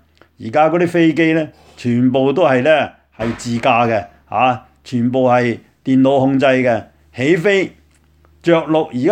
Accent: Guangdong, China; 我想起我们广东人有一句说话叫做倾偈，

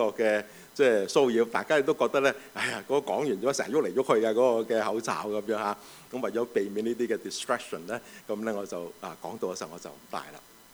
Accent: China; 我哋中國人都識講嗰句説話啦嘛

